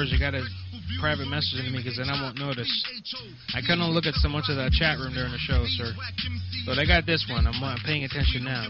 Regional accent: United States; I'm from the United States. I'm calling you from Chicago, Illinois right now.

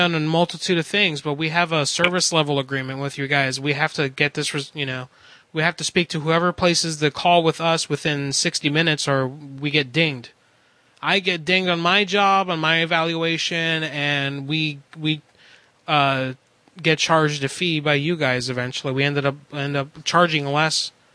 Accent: Pennsylvania, United States; I'm from Pennsylvania. I say a while for everything.

